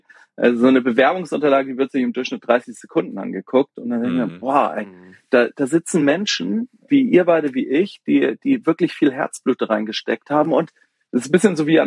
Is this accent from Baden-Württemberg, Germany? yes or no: no; Hamburg, Germany; ich komme aus Hamburg, auch gebürtig. Ich habe allerdings viele Jahre im Ausland gelebt. Also bin zum Studium aus Hamburg raus und bin dann 15 Jahre später zurückgekommen.